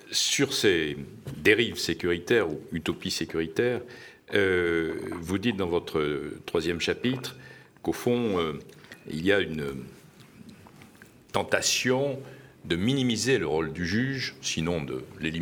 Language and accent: French; France; puisque nous avons eu, en tant que Français, un éclairage particulier